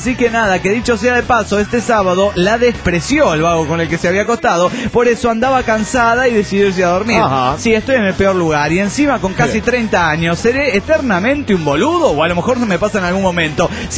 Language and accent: Spanish; La Palma, Michoacán, Mexico; Pues resulta que en mi pueblo natal, La Palma, Michoacán, México, tenemos una especie de laguna.